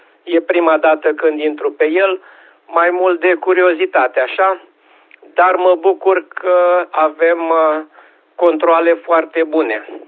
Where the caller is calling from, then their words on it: Constanța, Constanța County, Romania; de la Constanța